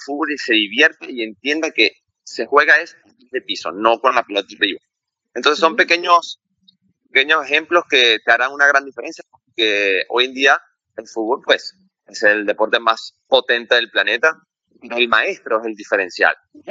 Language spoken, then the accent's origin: Spanish; Venezuela; a los 17, yo estaba jugando en primera división, siendo extranjero y venezolano, que es muy jodido.